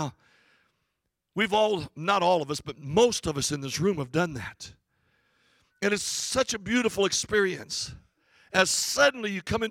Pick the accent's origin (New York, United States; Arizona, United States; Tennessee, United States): Arizona, United States; Winslow; I was from Winslow High School. You know, the old song … that's where I lived.